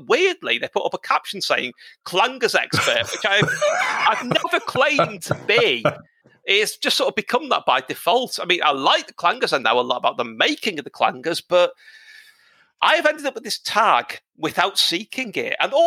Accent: Liverpool, North West England, United Kingdom; I grew up in Liverpool in a very interesting time

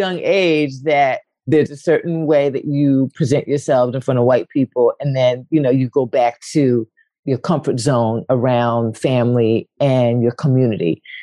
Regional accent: Philadelphia, Pennsylvania, United States; I had a really amazing family, core family, my mom, my dad, my sister. We were all really close. My cousins lived right around the corner, so I could walk to their house, which was great.

